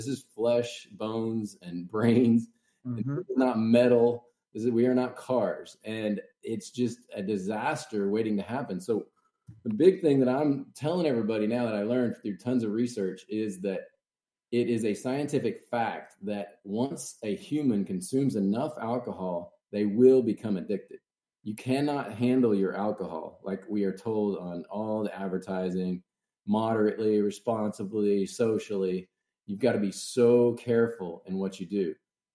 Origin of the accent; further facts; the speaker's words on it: Oklahoma, United States; just growing up in the Midwest, Oklahoma to be specific